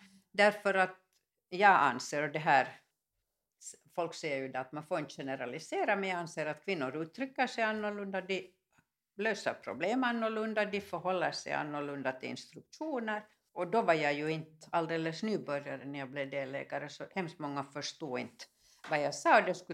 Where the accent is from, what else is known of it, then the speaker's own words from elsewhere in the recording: Ekenäs, Uusimaa, Finland; när jag kom från Ekenäs till Helsingfors